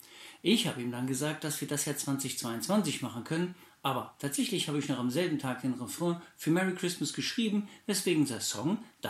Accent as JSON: {"language": "German", "region": "East of England", "country": "United Kingdom", "tie": "born or raised there", "said": "Ich bin in Suffolk aufgewachsen und lebe immer noch da und ich spiele meine Musik dort."}